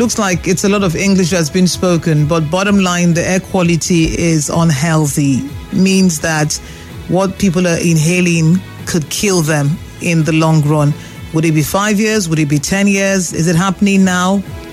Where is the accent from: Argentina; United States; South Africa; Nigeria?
Nigeria; We are Nigerian for Port Harcourt.